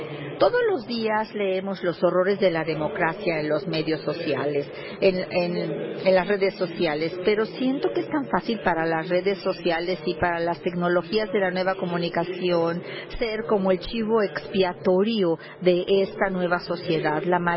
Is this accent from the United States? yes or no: yes; United States; en mi país, los Estados Unidos